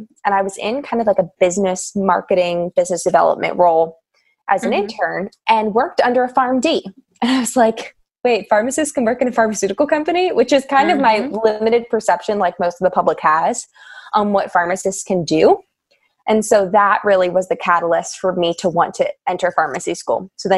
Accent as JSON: {"language": "English", "region": "Pennsylvania", "country": "United States", "tie": "born or raised there", "said": "And I grew up in Pennsylvania, but I represented Virginia because that's where I went to undergrad and grad school."}